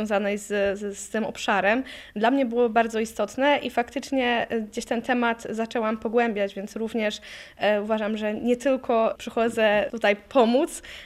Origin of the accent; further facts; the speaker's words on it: Toruń, Kuyavian-Pomeranian Voivodeship, Poland; ja pochodzę z Torunia